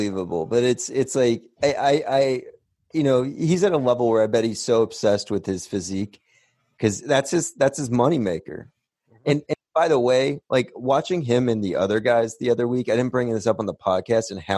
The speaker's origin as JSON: {"language": "English", "region": "Indiana", "country": "United States", "said": "I'm from Indiana."}